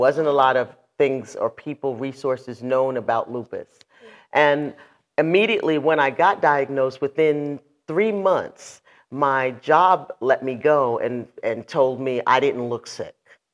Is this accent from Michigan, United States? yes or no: no; New York, United States; also born or lived in Boston; now in New Jersey, United States; And I'm born and raised in New York, and I live in New Jersey, and I've lived in Boston.